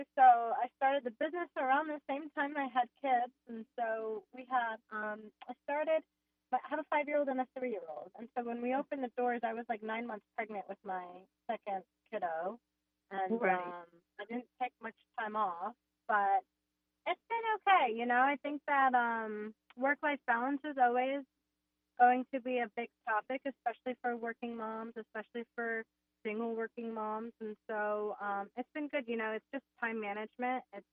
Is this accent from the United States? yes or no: yes; New Jersey, United States; now in Texas, United States; I am from New Jersey originally, but I live in Texas. I've been in Texas for, I want to say, 9 years now.